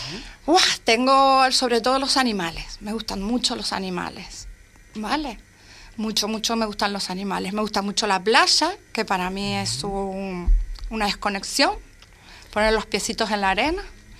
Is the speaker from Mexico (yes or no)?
no; Argentina; now in Fuerteventura, Spain; Pues vengo desde Argentina y Fuerteventura es mi casa, ahora es mi primera casa, ¿no? A pesar de que estoy en Argentina, pero bueno, Fuerteventura ahora es mi vida.